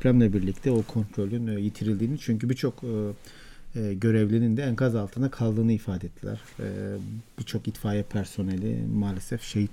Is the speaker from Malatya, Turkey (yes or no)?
yes; Malatya, Turkey; Ben de Malatyalıyım. Evet. Bu anlamda hem bölgeye yardım götürebilmek hem de aile fertlerimle buluşabilmek adına birkaç gündür Malatya'daydım.